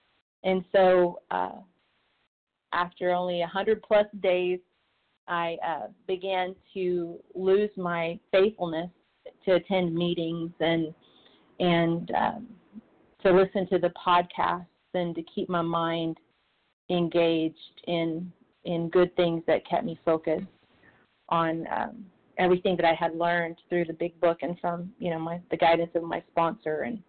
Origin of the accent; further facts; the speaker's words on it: Arkansas, United States; I am from Arkansas.